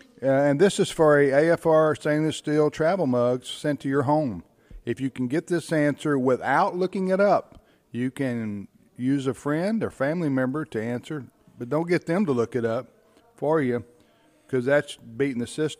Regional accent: Missouri, United States; born there; I was born in Missouri.

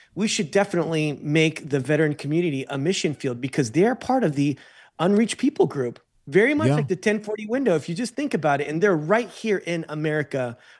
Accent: United States; I as an American, don't want to get involved in any more wars.

